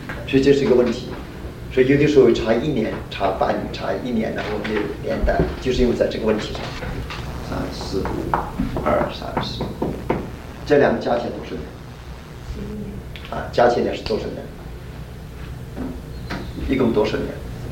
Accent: China; 他们和我们中国人一样。

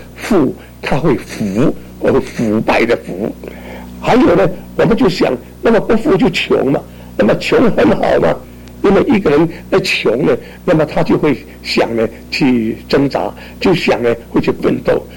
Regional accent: China; 那么你看今天的不真实，好像我们中国人所谓礼义之邦，什么叫礼义之邦？

